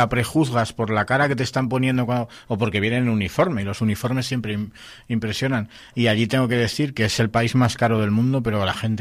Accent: Spain; Pero es increíble lo maleado que iba yo para allá, siendo español

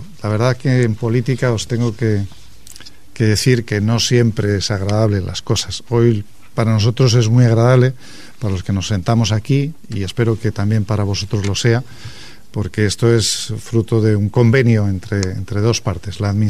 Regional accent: Suances, Cantabria, Spain; yo soy de Suances, así que soy pejino como vosotros

